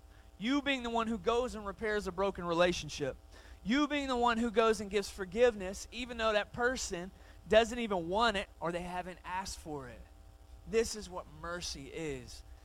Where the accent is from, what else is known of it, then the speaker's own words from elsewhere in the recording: Atlanta, Georgia, United States; I grew up in Atlanta. ATL, Hotlanta, home of Chick-fil-A and Coca-Cola. I feel like I got to say that every time. I grew up in Atlanta, right?